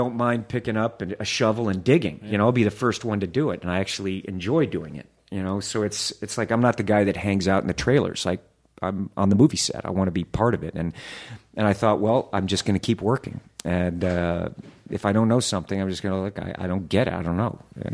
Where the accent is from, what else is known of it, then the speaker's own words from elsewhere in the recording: the South, United States; Mr. Hoffman, I was raised in the South. You know, did you have to get rid of your yes sir, no sir?